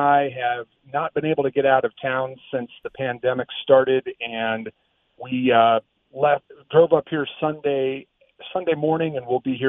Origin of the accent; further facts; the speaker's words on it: Ohio, United States; now in Pima County, United States; both here in Pima County and in my home state of Ohio.